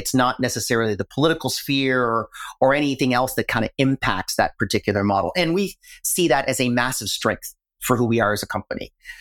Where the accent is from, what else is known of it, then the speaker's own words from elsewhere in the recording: Canada; I'm not American, I'm Canadian